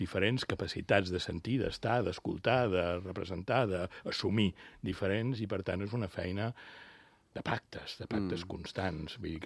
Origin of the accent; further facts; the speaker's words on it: Lloret de Mar, Catalonia, Spain; per la festa major del meu poble, de Lloret